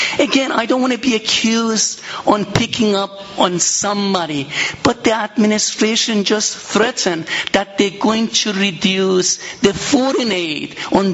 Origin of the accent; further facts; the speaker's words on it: Iran; English is a second language; when I was growing up in Iran, I didn't have that luxury.